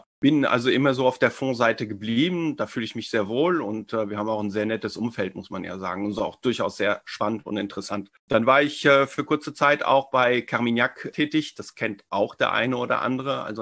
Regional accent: Germany; also born or lived in France; lebe schon seit fast 50 Jahren jetzt in Deutschland. Ich bin in Frankreich geboren, bin dann mit meinen Eltern damals nach Deutschland gekommen, zugewandert sozusagen. Aber bin jetzt schon so lange hier. Eigentlich fühle ich mich mehr als Deutscher.

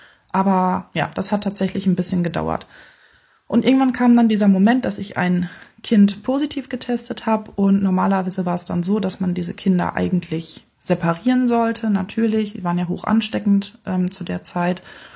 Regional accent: North Rhine-Westphalia, Germany; born there; Ich komme gebürtig aus der Nähe von Münster und hier wollte ich auch ganz gerne wieder hin.

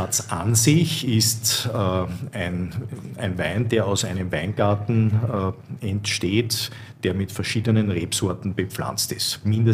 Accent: Vienna, Austria; ich als Wiener

